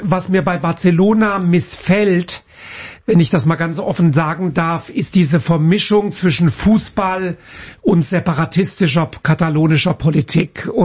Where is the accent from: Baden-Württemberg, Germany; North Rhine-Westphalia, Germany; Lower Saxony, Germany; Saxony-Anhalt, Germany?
Baden-Württemberg, Germany; Lörrach; ich komme oder bin aufgewachsen in Lörrach, wer das nicht kennt, Südbaden. Wir haben gelebt direkt 1 Kilometer entfernt von der französischen und der schweizerischen Grenze, gegenüber von Basel in der Schweiz. Ich habe auch Familie in der Schweiz, habe also auch Schweizer Wurzeln